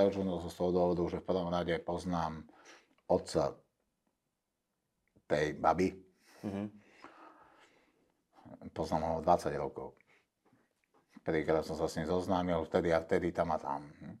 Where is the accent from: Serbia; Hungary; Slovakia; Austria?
Serbia; Takisto som Srb, jak on.